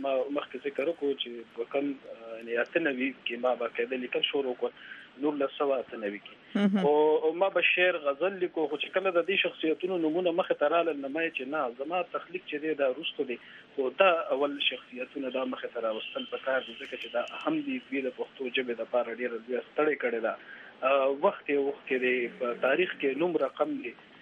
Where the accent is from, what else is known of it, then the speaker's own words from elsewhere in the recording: Kharka, Khyber Pakhtunkhwa, Pakistan; also born or lived in Charsadda / Peshawar; او دا خریکوال چې دی زمونږ د کلی نوم دی خرکه. نو زه د خیبر پښتونخوا تحصیل شبقدر سره تعلق ساتم. ډېره ادبي زرخیزه علاقه ده. زه په دغه کلی کې پیدا شوم، خرکه کلی کې.